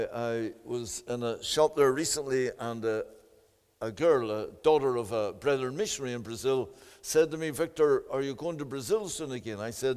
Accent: Belfast, Northern Ireland, United Kingdom; born there; I was born on the Donegal Road in Belfast.

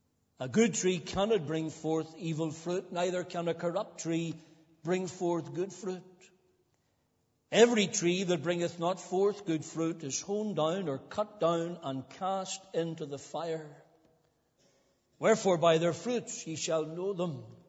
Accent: Cookstown, Northern Ireland, United Kingdom; my hometown in Cookstown always had what was called a civic week.

